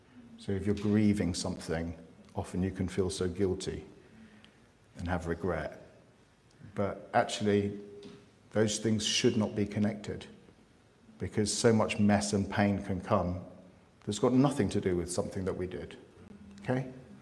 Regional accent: Cyprus; first language Greek; English is a second language; I'm from Cyprus. I speak Greek, so let me explain this word to you.

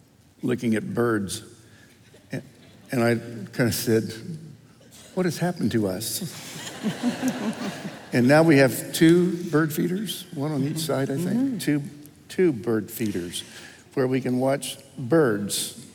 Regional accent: Tennessee, United States; also born or lived in Ohio; And I grew up in Tennessee and then Ohio, and then have been out here, of course, now for all these years.

